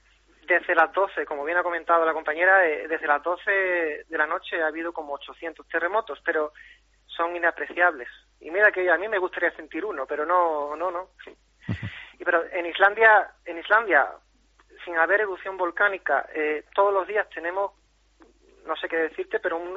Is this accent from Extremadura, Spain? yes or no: yes; Extremadura, Spain; now in Iceland; yo soy extremeño